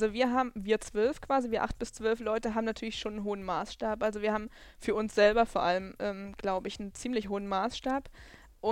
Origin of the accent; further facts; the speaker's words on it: Erfurt, Thuringia, Germany; now in Freiburg, Germany; Ich komme eigentlich aus Erfurt.